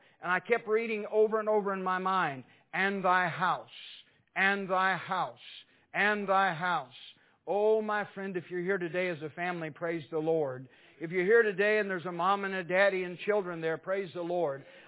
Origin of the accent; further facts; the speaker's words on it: Missouri, United States; my father went to the home where I was raised at in Missouri.